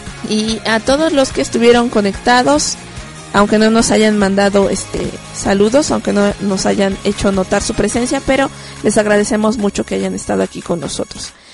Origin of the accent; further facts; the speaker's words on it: Mexico; para nosotros como mexicanos no nos duele o no nos pesa